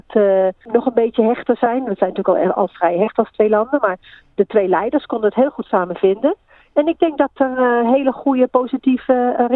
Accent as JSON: {"language": "Dutch", "country": "Netherlands", "lives_now": "New Zealand", "said": "En we wilden eigenlijk een beetje vertellen wat het is om als een Nederlander in Nieuw-Zeeland te zijn en in onze hoedanigheid de verschillende beroepen en functies die we uitoefenen. En hoe Nederlands we ons eigenlijk nog voelen."}